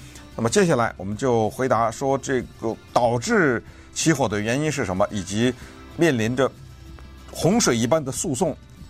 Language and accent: Chinese; California, United States; 联邦政府拨了30亿美元呢，来帮助我们加州人救助